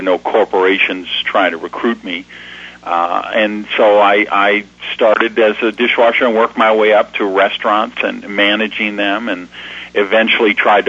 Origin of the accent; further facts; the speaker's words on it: Madison, Wisconsin, United States; born there; Born in Madison General Hospital.